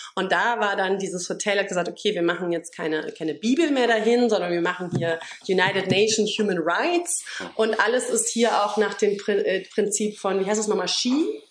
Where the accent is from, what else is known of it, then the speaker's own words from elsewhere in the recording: Berlin, Germany; ich bin Berlinerin